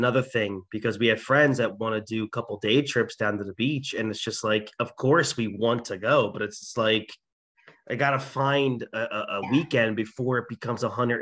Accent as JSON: {"language": "English", "region": "New Jersey", "country": "United States", "tie": "born or raised there", "said": "But in growing up in Jersey, you cannot go in the water until August."}